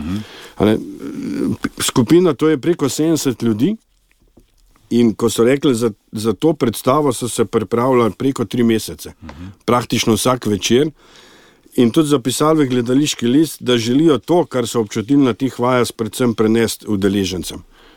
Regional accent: Škofja Loka, Upper Carniola, Slovenia; Jaz prihajam iz Škofje Loke

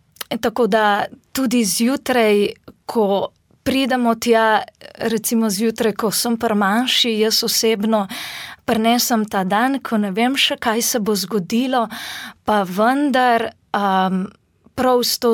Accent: Ilirska Bistrica, Littoral–Inner Carniola, Slovenia; glede na to, da prihajam iz Ilirske Bistrice

